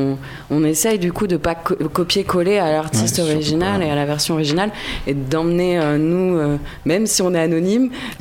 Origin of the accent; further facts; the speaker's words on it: Cognac, Nouvelle-Aquitaine, France; On vient de Cognac